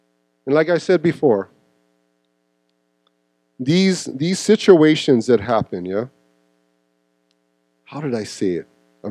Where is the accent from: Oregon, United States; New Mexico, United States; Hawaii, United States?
Hawaii, United States; Happy Valley; Because I grew up pretty rough scenario. We grew up in Happy Valley, down housing. I don't think it gets any rougher than that. If you want to go to if there was a projects in Hawaii and on Maui, that would probably be the spot.